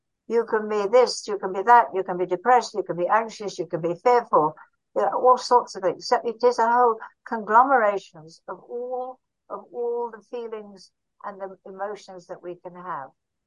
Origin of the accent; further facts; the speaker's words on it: Barrow-in-Furness, North West England, United Kingdom; I did a locum general practice in my hometown of Barrow-in-Furness